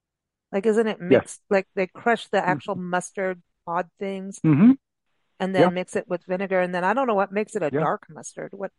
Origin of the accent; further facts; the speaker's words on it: England, United Kingdom; also born or lived in South Africa; I grew up with that in England and South Africa